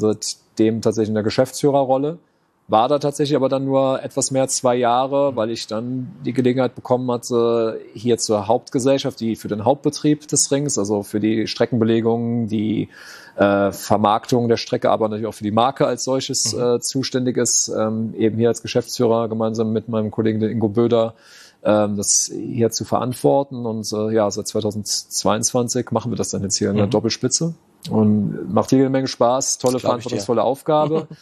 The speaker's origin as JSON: {"language": "German", "region": "Rhineland-Palatinate", "country": "Germany", "tie": "born or raised there", "said": "Ich bin in der Region aufgewachsen, ja. Und ich lebe auch nach wie vor 25 Kilometer von hier unlängst bei Mayen, im kleinen Dorf St. Johann, 1000 Einwohner Seelendorf."}